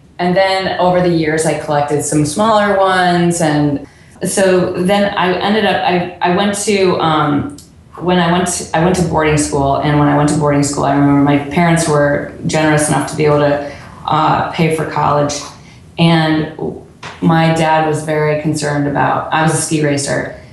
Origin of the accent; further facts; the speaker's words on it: Cleveland, Ohio, United States; I grew up in Cleveland, Ohio, and that's where I live now, and that's where everything is made.